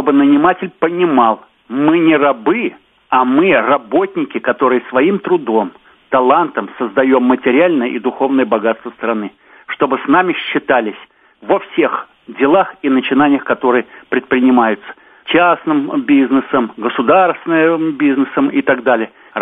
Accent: Belarus; чтобы действительно мы могли сказать гордо всем, мы белорусы

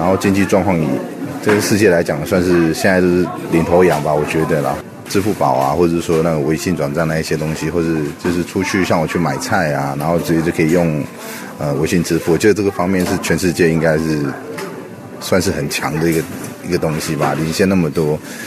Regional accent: Taiwan; 我是来自台湾的记者，

